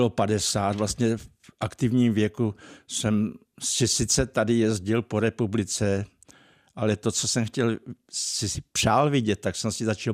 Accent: Sedlice, South Bohemian Region, Czechia; u nás v Blatné to máme nádherné. Já Blatnou prostě miluju a okolí Sedlici, odkud pocházím

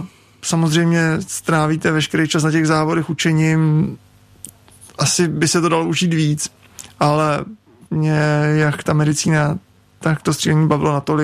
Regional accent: Prague, Czechia; ona je od Mělníka, já jsem čistě z Prahy

